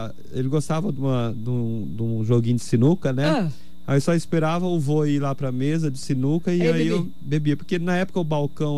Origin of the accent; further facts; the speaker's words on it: Dourados, Mato Grosso do Sul, Brazil; born there; Douradense. Né? Nasci aqui em Dourados no ano de 1982, no dia 23 de março. Hospital Santa Rosa.